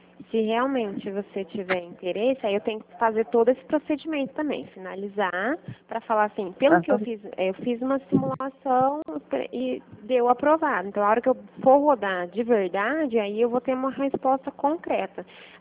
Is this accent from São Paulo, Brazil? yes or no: yes; Santa Rosa de Viterbo, São Paulo, Brazil; now in Pirassununga, Brazil; Isabel, eu sou natural de Santa. Os meus pais moram em Santa Rosa de Viterbo.